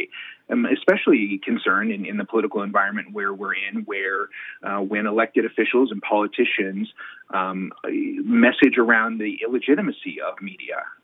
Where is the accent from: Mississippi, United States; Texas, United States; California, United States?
California, United States; Long Beach; moved away; I came from Long Beach, California before our family relocated to Oregon.